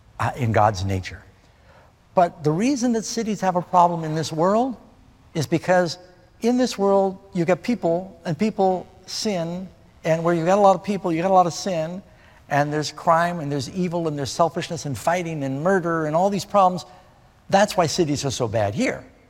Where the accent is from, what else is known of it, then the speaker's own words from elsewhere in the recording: New York City, New York, United States; also born or lived in Los Angeles / England / Boston / Miami; I was born in Los Angeles, grew up in New York City, lived with my mother for a while in England, lived in Boston, in Miami, been to Singapore, and you name it, all over the world.